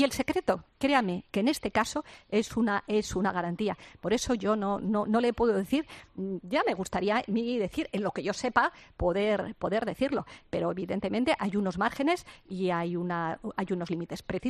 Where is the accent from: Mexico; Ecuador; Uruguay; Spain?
Spain; como española, yo me siento muy orgullosa.